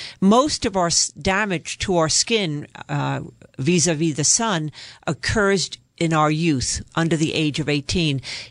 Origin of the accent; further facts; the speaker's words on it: New York, United States; Yes, I'm originally from New York. You can probably tell from my accent.